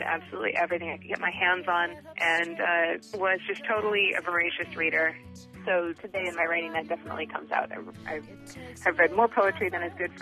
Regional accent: Washington, United States; I grew up in Washington, and my family was musical and artistic.

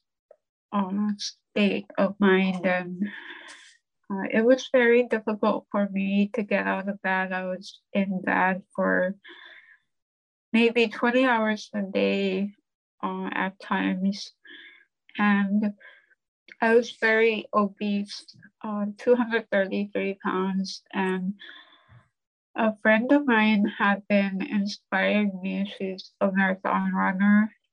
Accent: Savoonga, Alaska, United States; now in Nome, United States; I'm from St. Lawrence Island. I was born and raised in Sabunga, but I live in Nome.

